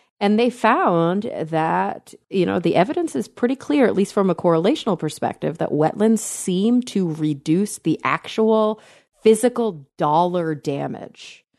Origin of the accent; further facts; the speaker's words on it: Texas, United States; you know, I'm from Texas. I have a lot of friends who still live there.